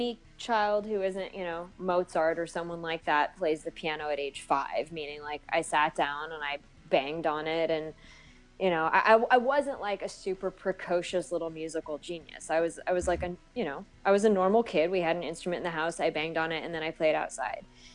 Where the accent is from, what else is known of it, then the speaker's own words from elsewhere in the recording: California, United States; My whole family's otherwise from Kansas City, so I'm sort of the first one to be born and raised in California.